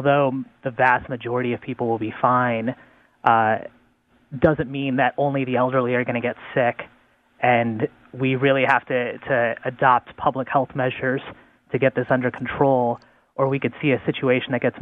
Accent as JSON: {"language": "English", "region": "Florida", "country": "United States", "said": "funny enough, I'm from South Florida."}